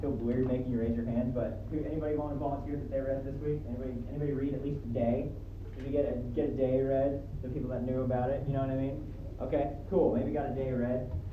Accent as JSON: {"language": "English", "region": "Nebraska", "country": "United States", "tie": "born or raised there", "said": "Are they happening in my hometown in Nebraska?"}